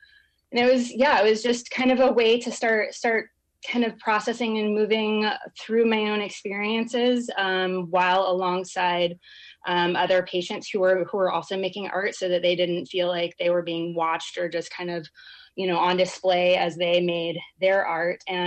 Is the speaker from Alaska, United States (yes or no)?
yes; Juneau, Alaska, United States; And I grew up here in Juneau, left for a long time, didn't ever expect to be here as an adult, but here I am.